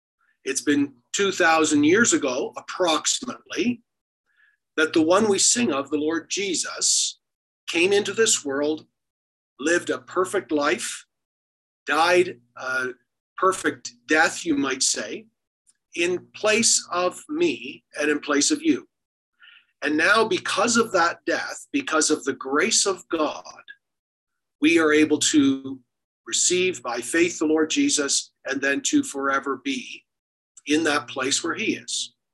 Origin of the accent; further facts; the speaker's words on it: Prince Edward Island, Canada; now in Olds, Canada; I am from Prince Edward Island. That is where home is, except other than heaven, I should say, that is where home is. PEI has been much of my resting place on earth, and I certainly do enjoy it there, but I'm in Olds for a short period of time